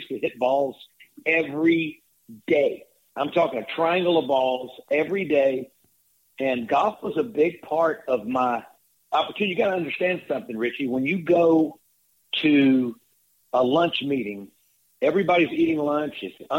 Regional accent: Greenville, Mississippi, United States; I'm from Greenville, but he's Greenville. From Leland, which is our connecting town.

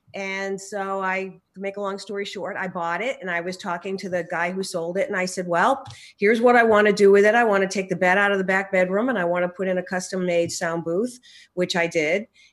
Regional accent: Massachusetts, United States; now in Maine, United States; Massachusetts.

